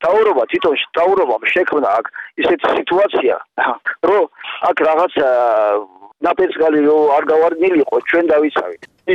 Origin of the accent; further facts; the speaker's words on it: Kakheti, Georgia; ჩვენ აქ დავიბადეთ, გავიზარდეთ, გვეყვარება.